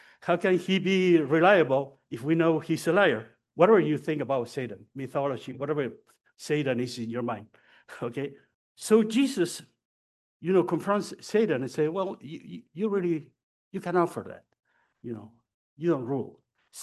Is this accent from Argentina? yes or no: yes; Argentina; I grew up in Argentina, in the middle of dictatorships until, let me see, when I was 23 or 24, I voted for the first time, democracy.